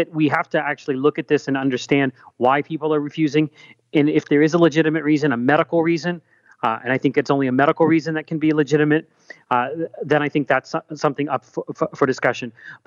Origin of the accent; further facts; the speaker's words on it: Pittsburgh, Pennsylvania, United States; I know in my hometown in the suburbs of Pittsburgh, one of the chief medical officers there is waiting for bigger hospitals to do it before he does it